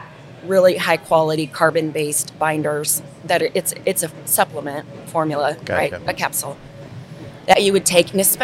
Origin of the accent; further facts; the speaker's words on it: Dodge City, Kansas, United States; So I'm from Dodge City, Kansas.